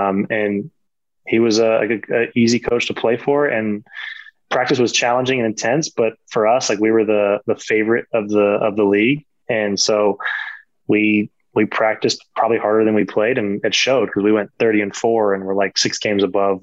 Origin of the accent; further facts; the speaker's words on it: United States; as an American, it's kind of nice to feel that, like when you're not just isolated